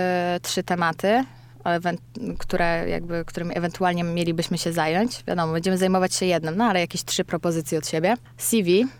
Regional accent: Podlaskie Voivodeship, Poland; Ja nie jestem ani z Warmii, ani z Mazur. Mhm. Jestem z Suwalszczyzny. Uczyłam się w ogóle w Warszawie. Tutaj jestem zupełnie przypadkiem.

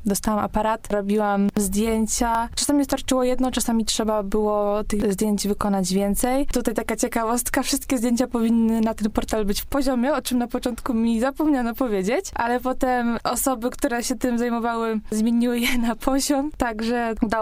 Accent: Działdowo, Warmian-Masurian Voivodeship, Poland; Ja, ze względu na to, że pochodzę z Działdowa, to zajmowałam się właśnie tą częścią działdowską.

